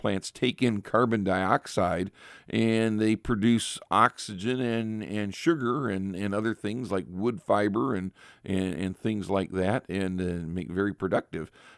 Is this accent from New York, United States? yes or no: no; Richfield, Ohio, United States; Even where I grew up here in Richfield, Ohio, I remember my dad, who was born and raised in Richfield